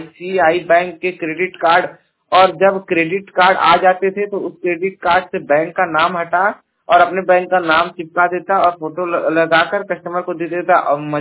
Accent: Jaunpur, Uttar Pradesh, India; और मैं उत्तर प्रदेश के जौनपुर जिले का निवासी हूं

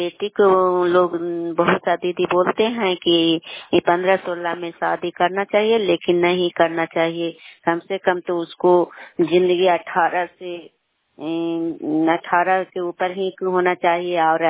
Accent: Mohanpur, Bihar, India; ग्राम मोहनपुर है, समुद्रपुर पंचायत है, नालंदा जिला की निवासी हूँ।

